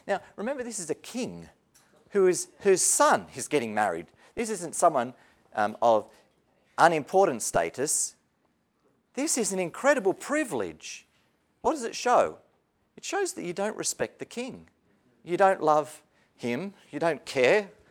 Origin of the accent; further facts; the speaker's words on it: Australia; We had a friend when I grew up in Australia who emigrated over to New Zealand with his family.